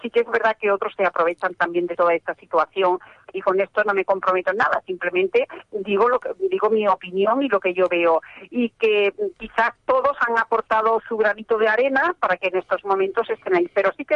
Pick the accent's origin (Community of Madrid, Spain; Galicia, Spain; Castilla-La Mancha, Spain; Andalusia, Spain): Andalusia, Spain; Seville; como sevillana que soy, te lo agradezco enormemente